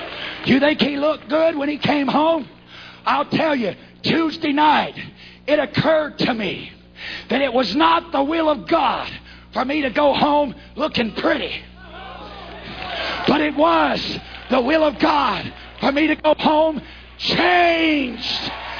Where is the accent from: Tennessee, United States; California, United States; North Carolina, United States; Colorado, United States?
Tennessee, United States; Findlay; I'm from Findlay, Tennessee, population 900.